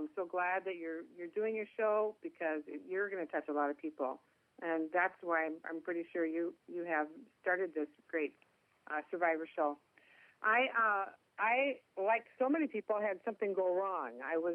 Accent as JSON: {"language": "English", "town": "Minneapolis", "region": "Minnesota", "country": "United States", "accent": "Minnesota", "said": "People see me all over the country because of my Minnesota accent. See, I'm from the Twin Cities, a very cosmopolitan area of Minnesota"}